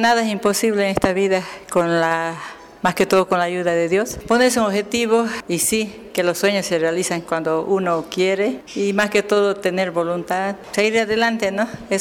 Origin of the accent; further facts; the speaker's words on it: Bermejo, Tarija, Bolivia; vengo del municipio de Bermejo.